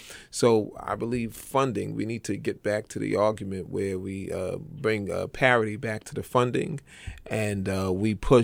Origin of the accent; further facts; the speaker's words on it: New York City, New York, United States; I mean, you know, I'm from East New York. I'm integrated amongst the people. I think I'm more East New York than some folks that say they know about East New York or maybe from East New York.